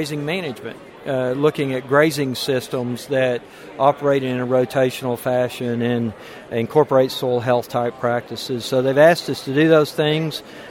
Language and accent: English; Anadarko, Oklahoma, United States; moved away as an adult; also born or lived in Louisiana; I was raised in Southwest Oklahoma, Anadarko. Spent the bulk of my career in the western side of Oklahoma, and then the state office in Stillwater, working with the conservation programs. Left in 2007, went to Louisiana